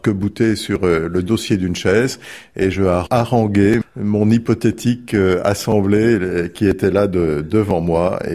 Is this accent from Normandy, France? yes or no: yes; Lisieux, Normandy, France; also born or lived in Bayeux; Je suis né à Bayeux, j'habitais Lisieux assez vite à la mort de mon père, j'avais 8 ans et demi.